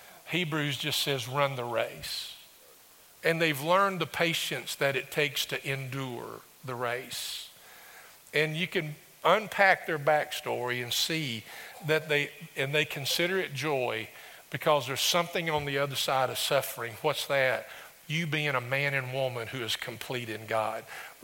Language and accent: English; Summersville, United States; When I was growing up in Summersville